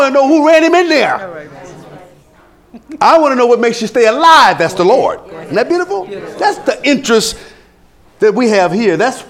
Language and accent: English; Philippines; Forget about the fact that I'm Filipino.